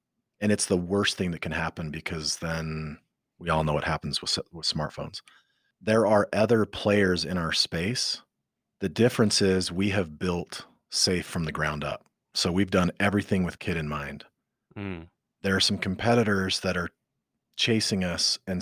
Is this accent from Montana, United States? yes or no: no; Utah, United States; I grew up in Utah, which sounds safe, right? Utah. It's not the East Coast. It's not the West Coast. It's dropped in the Wasatch Mountains.